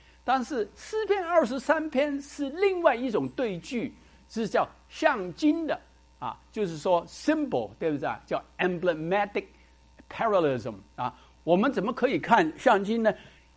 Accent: China; 他们不好像我们中国人的诗，中国人诗很有这个规律的，对不对？

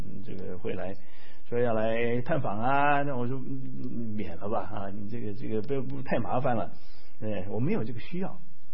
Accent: Taiwan; 我从台湾，在台湾出生长大的，我父亲是在北京长大的啊，我在这个交通大学念书

